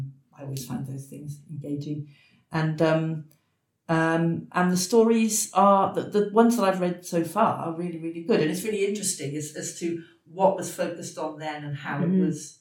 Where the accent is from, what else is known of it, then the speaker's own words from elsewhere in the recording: Wales, United Kingdom; and also Dylan Thomas, I suppose being Welsh, I have to sort of mention Dylan Thomas